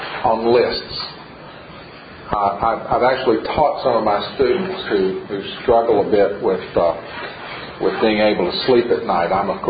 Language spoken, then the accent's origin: English; Tennessee, United States; When I was growing up in Tennessee, I heard that sermons always had the number of points they have.